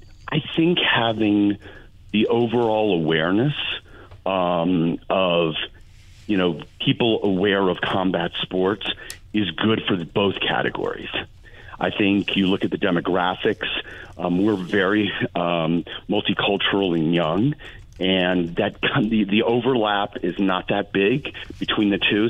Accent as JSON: {"language": "English", "town": "Las Vegas", "region": "Nevada", "country": "United States", "tie": "born or raised there", "said": "I was born in Las Vegas, and in 1967, and as a kid, Las Vegas had a patina about it that was just Sin City."}